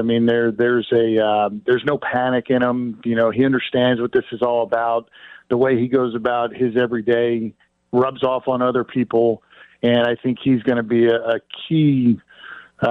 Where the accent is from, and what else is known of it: Philadelphia, Pennsylvania, United States; born or raised there